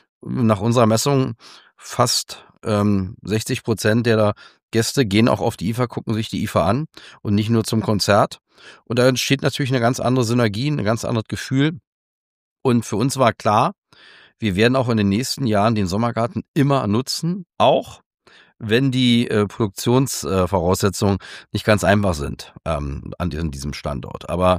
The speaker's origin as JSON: {"language": "German", "region": "Berlin", "country": "Germany", "said": "fällt mir sicherlich einfacher, den Kontakt zu finden als Berliner."}